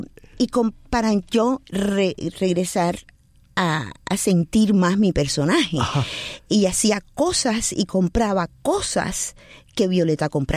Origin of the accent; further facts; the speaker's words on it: Havana, Cuba; born there; Ok, yo nací en La Habana, Cuba.